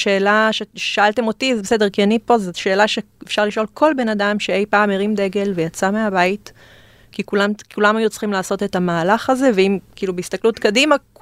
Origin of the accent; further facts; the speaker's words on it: Haifa District, Israel; also born or lived in Afula; מהקריות של פה